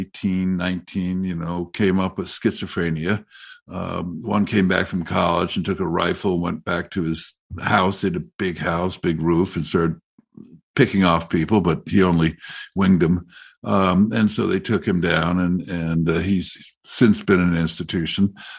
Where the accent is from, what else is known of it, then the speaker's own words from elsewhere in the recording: New York, United States; You know, I grew up around New York.